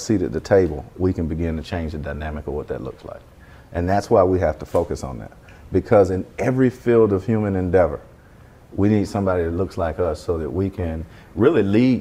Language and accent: English; Atlanta, Georgia, United States; I'm from here, born and raised in Atlanta. Frederick Douglass High School, Clark Atlanta University.